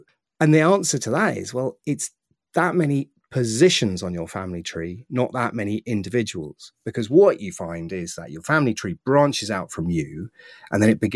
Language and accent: English; East of England, United Kingdom; but I can say it because I am actually from Suffolk